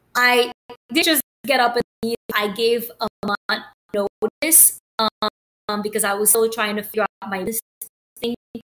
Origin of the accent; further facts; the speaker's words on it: Haiti; also born or lived in Washington, D.C., United States; now in Miami, United States; I'm in Miami now. I'm from Miami. Well, I'm originally from Haiti, but, you know, I've been living in Miami. I've been in the States now for over, it's going to be 27 years next month.